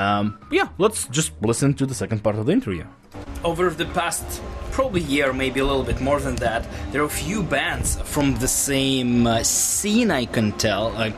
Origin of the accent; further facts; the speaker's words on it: Russia; moved away; I'm from Russia, I came here only 6 years ago